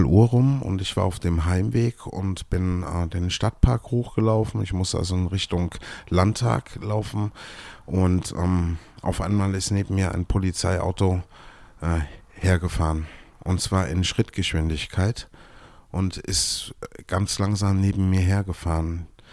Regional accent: Erfurt, Thuringia, Germany; ich bin Erfurter, 42 Jahre alt und mache Musik.

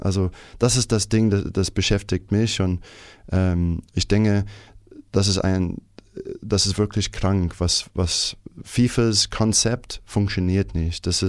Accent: New Zealand; also ich komme aus Neuseeland und Neuseeland war auch ein Teil von dieser Great Britain.

